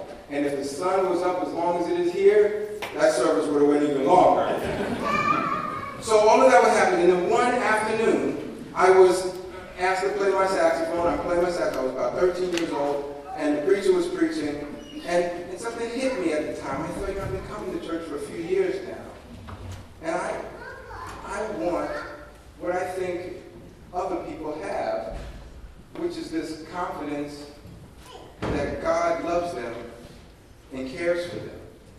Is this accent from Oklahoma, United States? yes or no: no; New York City, New York, United States; I am from New York and grew up in the city. I'm used to the subway and skyscrapers and the bus and moving around like that.